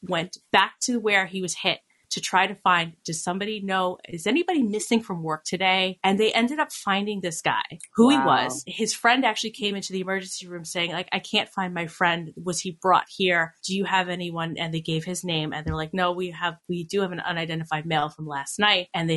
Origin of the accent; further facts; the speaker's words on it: New York City, New York, United States; But, so I'm also from New York City. I grew up in the 80s in New York City.